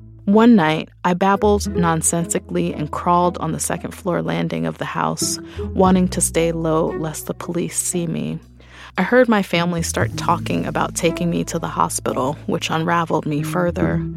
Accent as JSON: {"language": "English", "town": "Brooklyn", "region": "New York", "country": "United States", "tie": "born or raised there", "said": "I'm a writer born and raised in Brooklyn."}